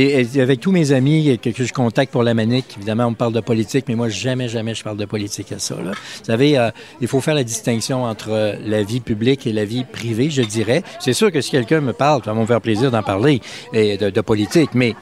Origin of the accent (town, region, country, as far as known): Quebec, Canada